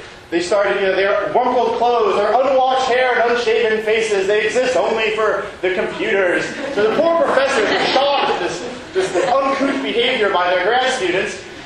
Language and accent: English; Edinburgh, Scotland, United Kingdom; I'm from Edinburgh